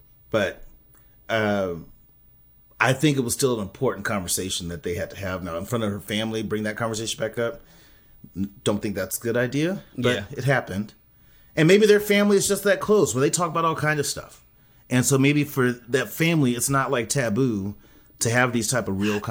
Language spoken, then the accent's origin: English; San Antonio, Texas, United States; I'm from San Antonio, and I'm not doing that.